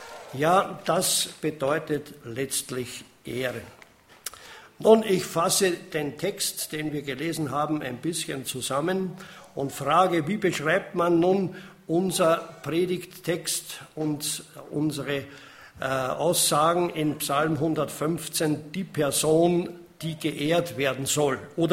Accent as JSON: {"language": "German", "country": "Austria", "said": "Bei uns in Österreich, wir sind ja das Volk der Meckerer und nicht unbedingt das Volk der Ehrer."}